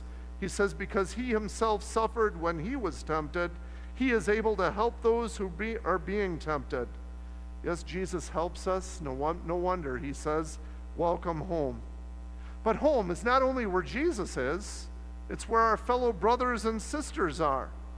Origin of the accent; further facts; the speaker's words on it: Flint, Michigan, United States; I was raised in Flint, Michigan.